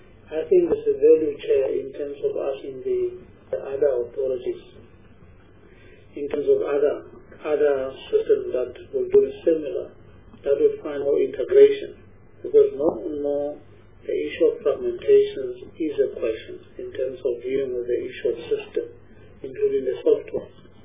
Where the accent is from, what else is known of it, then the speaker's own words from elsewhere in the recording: South Africa; genuine concern for me as a South African